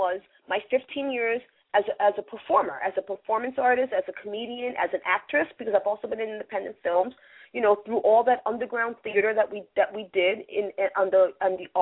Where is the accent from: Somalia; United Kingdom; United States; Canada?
United States; New York; accent: New York; Come on, a New Yorker's book with my New York accent.